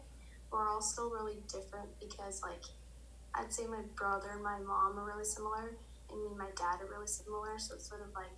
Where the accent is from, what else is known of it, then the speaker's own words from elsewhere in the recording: Redwood City, California, United States; I live in Redwood City. I've always lived in Redwood City. I actually never moved before. My family has moved, like, before I was born, but I've always lived here.